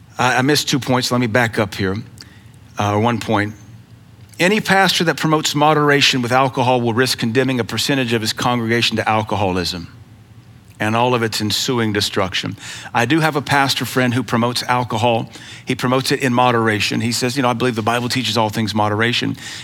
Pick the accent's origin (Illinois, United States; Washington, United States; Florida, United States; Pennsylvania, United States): Washington, United States; Seattle; I'm from Seattle. That whole city smells like weed now.